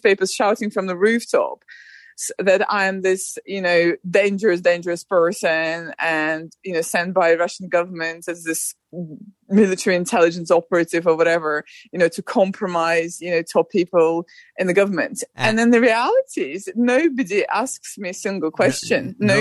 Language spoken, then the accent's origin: English; United Kingdom; I'm British